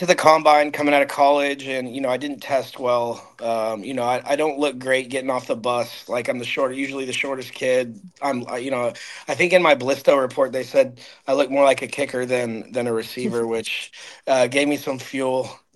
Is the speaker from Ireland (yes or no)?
no; Texas, United States; I'm from Texas. I really don't play much golf.